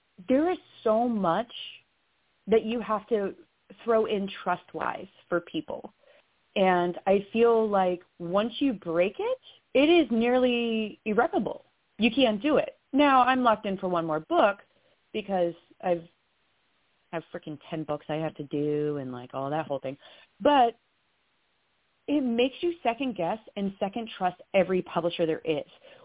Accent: the South, United States; I grew up in the South, so they call it a come to Jesus moment

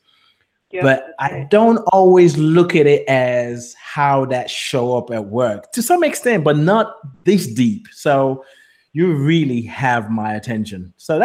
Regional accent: England, United Kingdom; born there; also born or lived in United States; even though I was born in England, I've been in America, so coming back, they hear the slight American accent.

